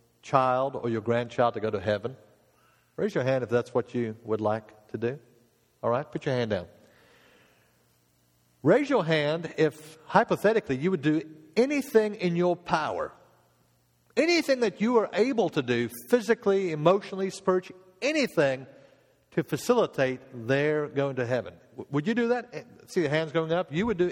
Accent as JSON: {"language": "English", "town": "Cape Town", "region": "Western Cape", "country": "South Africa", "tie": "born or raised there", "said": "I remember as a kid growing up in Cape Town, South Africa"}